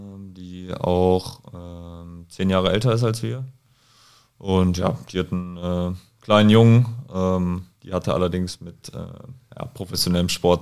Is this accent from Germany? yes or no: yes; Bielefeld, North Rhine-Westphalia, Germany; born there; so als gebürtiger Bielefelder dann in Bielefeld zu spielen, ist schon was Cooles.